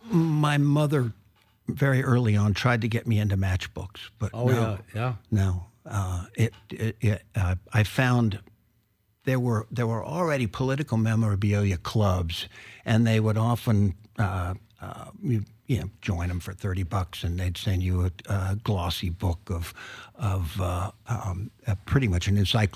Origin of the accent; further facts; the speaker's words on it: Charlottesville, Virginia, United States; And also growing up in the South, really difficult, fascinating times. Best of times, worst of times. Yeah. My hometown city of Charlottesville was denying that racial card when I was 10 and 11.